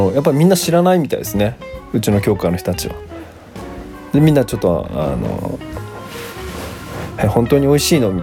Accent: Iizuka, Fukuoka, Japan; なんで僕の出身の福岡の飯塚とかの完全に積もってましたんで

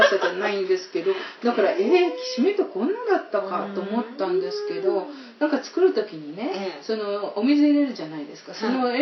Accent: Aichi, Japan; now in Saitama, Japan; あの名古屋の隣出身なので、まあ、名古屋の隣って言っても電車で30分ぐらいなんですけど

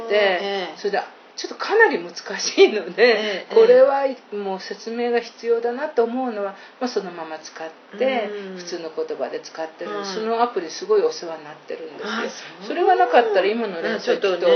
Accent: Aichi, Japan; 私愛知県出身でしょ、はい、で名古屋の方は赤味噌なんですよ。

